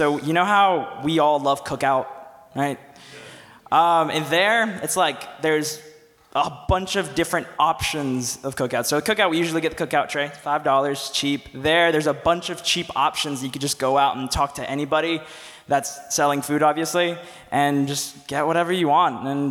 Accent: Colombia; I'm from Colombia, by the way.

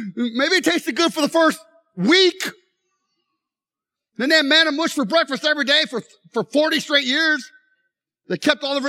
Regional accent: Ohio, United States; I am from Ohio. Why are you making fun of me? That's horrible. Ohio rocks.

